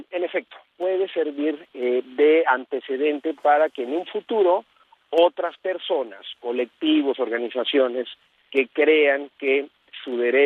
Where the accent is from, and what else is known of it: Mexico